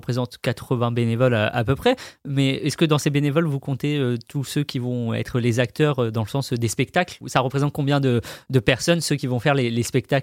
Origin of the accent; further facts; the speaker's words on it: Nouvelle-Aquitaine, France; on l'a dit, on vient de Dordogne, du département à côté.